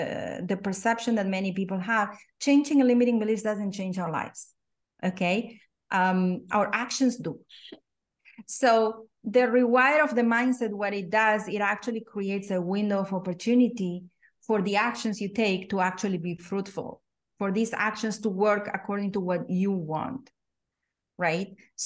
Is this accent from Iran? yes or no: no; Argentina; growing up in Argentina